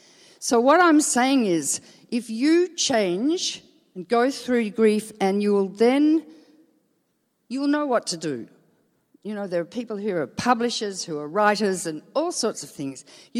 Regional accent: Melbourne, Victoria, Australia; And I was brought up in Melbourne where that film was set.

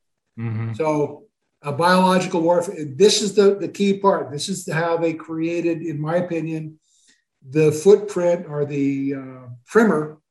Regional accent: England, United Kingdom; I'm English.

